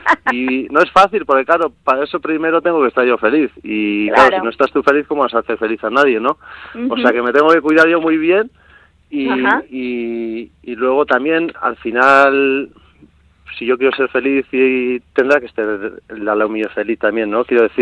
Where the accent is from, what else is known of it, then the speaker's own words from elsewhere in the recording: Aretxabaleta, Basque Country, Spain; soy de Aretxabaleta, un pueblito aquí en el interior de Gipuzkoa, y me fui uh-huh. a Donosti a estudiar magisterio